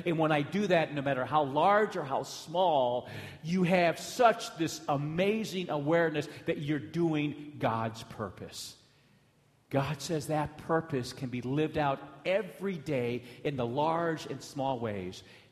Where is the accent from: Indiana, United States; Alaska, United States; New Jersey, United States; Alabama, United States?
Alaska, United States; Anchorage; I love Fairbanks. I don't like Anchorage. I grew up in Anchorage, but I tell you, Fairbanks is my heart. I love it here.